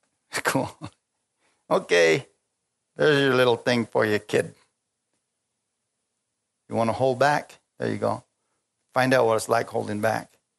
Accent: Bisbee, Arizona, United States; I'm a Mexican from Bisbee. I say that a lot. Yeah, praise God. I'm a Mexican from Bisbee.

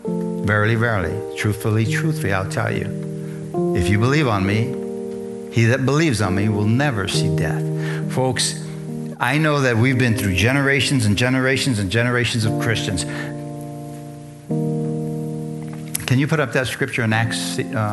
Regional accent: Bisbee, Arizona, United States; I'm a nobody. Who am I? I'm nobody. I'm this Mexican from Bisbee, huh? Bisbee's not even a big town.

